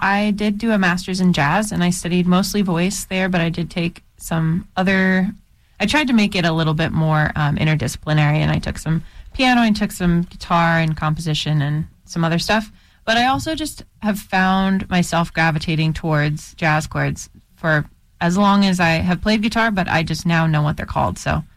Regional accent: Goshen, Indiana, United States; now in Minneapolis, United States; I lived in Goshen, Indiana, my hometown, previously to moving to Minneapolis

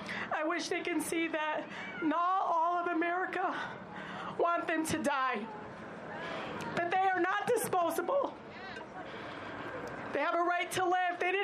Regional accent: United States; But as an American, not just as a member of the United States Congress, I am ashamed.

